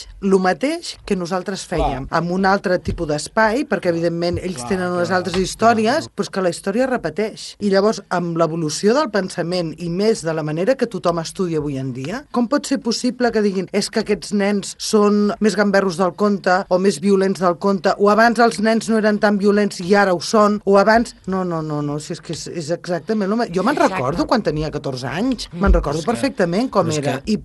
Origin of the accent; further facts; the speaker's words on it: Sant Celoni, Catalonia, Spain; sóc de Sant Celoni